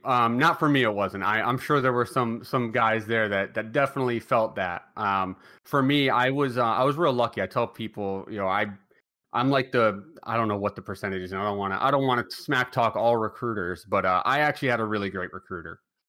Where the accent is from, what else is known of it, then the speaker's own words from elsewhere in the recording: Waterbury, Connecticut, United States; Right out of high school, Waterbury, Connecticut, which is not making headlines for any good reasons